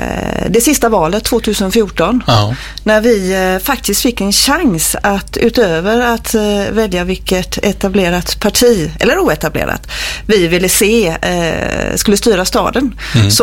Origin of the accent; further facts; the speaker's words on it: Gothenburg, Västra Götaland County, Sweden; Jag är urgöteborgare, född och uppvuxen här, och har även haft mitt yrkesverksamma liv i Göteborg, och bor nu mitt i centrala stan.